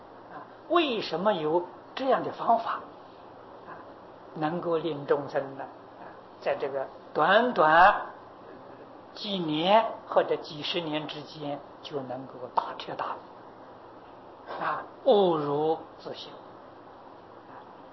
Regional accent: China; 就是我们中国人常讲啊，恩威并济

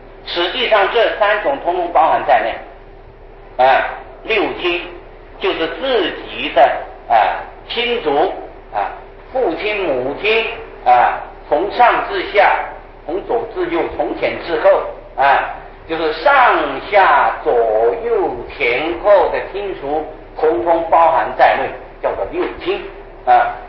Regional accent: Taiwan; 我们台湾人的出家差不多大致很多都是出一半的

